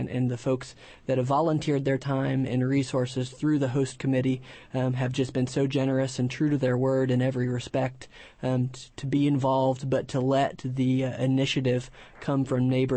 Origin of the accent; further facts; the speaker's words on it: Pittsburgh, Pennsylvania, United States; I'm from Pittsburgh, and I beg the difference.